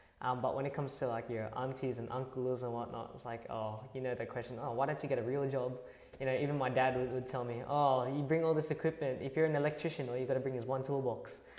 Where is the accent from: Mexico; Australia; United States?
Australia; Sydney, New South Wales; I've been born and raised in Sydney, Australia. My parents came to Australia back in 1991. My dad's from Mindoro and my mom's from Manila.